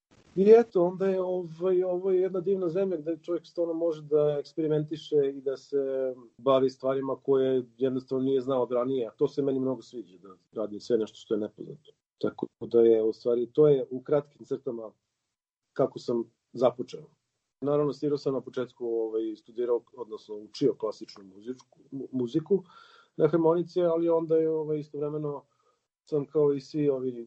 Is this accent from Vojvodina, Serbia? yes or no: no; Belgrade, Serbia; imam dvojno državljanstvo, ali naravno … koji je rođen i odrastao u Beogradu